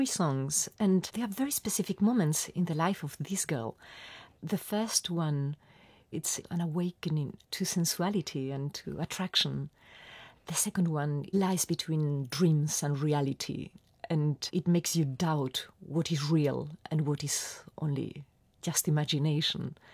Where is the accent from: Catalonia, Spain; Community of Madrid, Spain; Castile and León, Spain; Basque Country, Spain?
Basque Country, Spain; San Sebastian; born there; English is a second language; I was born in San Sebastian, that is almost in the border with France, and somehow I keep the French repertoire very close to my heart.